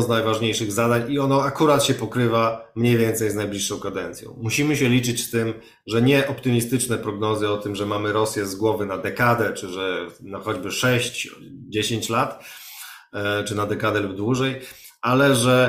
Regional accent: eastern Poland, Poland; sam jestem z Polski Wschodniej, więc bliskość tam z tymi terenami też jest taka zakorzeniona.

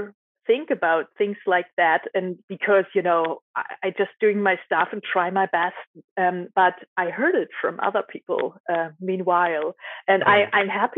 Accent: Germany; English is a second language; I'm also here from Germany

